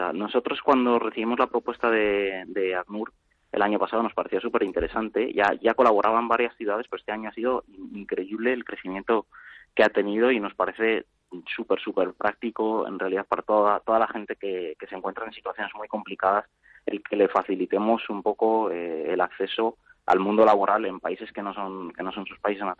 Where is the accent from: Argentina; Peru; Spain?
Spain